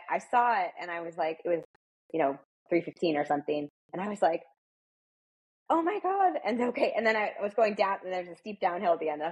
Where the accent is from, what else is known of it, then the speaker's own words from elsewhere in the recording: New Jersey, United States; also born or lived in New York; I'm from New Jersey, and then I lived in New York when I, I had moved, by the time I did my first New York, I had moved there. I was living in New Jersey, and then moved to New York.